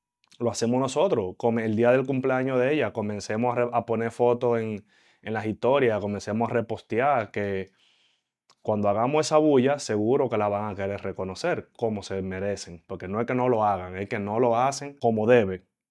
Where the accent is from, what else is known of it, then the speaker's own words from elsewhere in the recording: Dominican Republic; Y para mí, como dominicano, todo el que sale a representar nuestra bandera